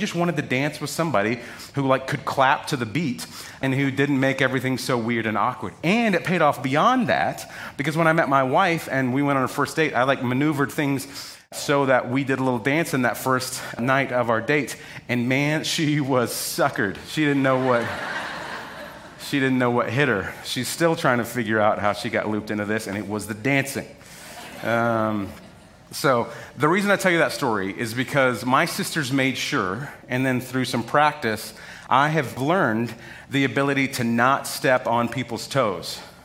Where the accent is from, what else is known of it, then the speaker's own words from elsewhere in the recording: Texas, United States; which is very important for a young guy growing up in Texas.